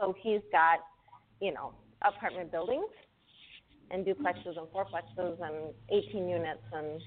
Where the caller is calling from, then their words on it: Minnesota, United States; I am calling from Minnesota.